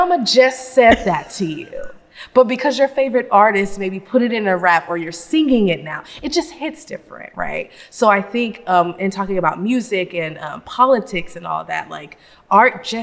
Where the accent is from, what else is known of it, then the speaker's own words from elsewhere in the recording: Memphis, Tennessee, United States; I'm from Memphis, so I should know all about